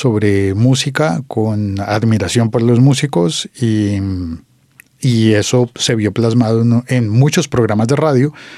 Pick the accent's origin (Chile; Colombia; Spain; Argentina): Colombia; Bogotá, Bogotá Capital District; Yo soy bogotano y hay un montón de cosas que daban vergüenza.